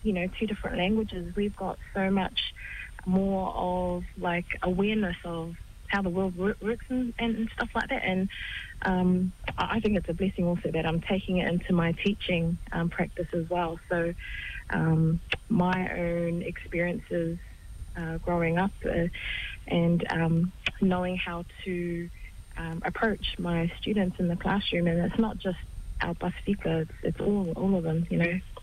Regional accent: Auckland, New Zealand; So I've grown up around my family, my Samoan family, who just kept the language going. I went to Aonga Amata in Mangere, and also the Efakasa out there in Mangere East.

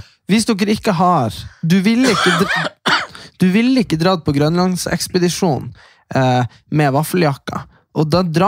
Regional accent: Nordland, Norway; der vi er fra, det er jo aldri stengt på Kråkmå eller på Saltfjellet

